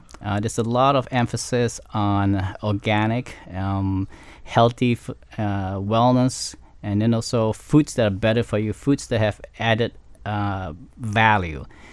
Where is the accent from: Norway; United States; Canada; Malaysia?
Malaysia; growing up in Malaysia. And in Malaysia, everybody's always eating.